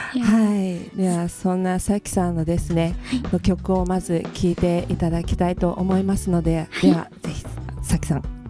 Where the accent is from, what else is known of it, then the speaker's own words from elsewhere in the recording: Kumamoto, Japan; また熊本の、私熊本出身なんですけれども